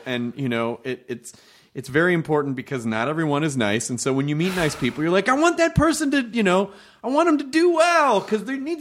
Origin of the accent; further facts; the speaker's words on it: Memphis, Tennessee, United States; I grew up in Memphis.